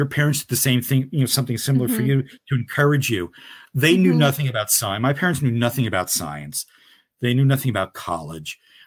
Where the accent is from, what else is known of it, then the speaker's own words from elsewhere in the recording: Newark, New Jersey, United States; also born or lived in Kearny; I grew up in the Ironbound section of Newark, New Jersey, and then Kearney across the river, you know, very urban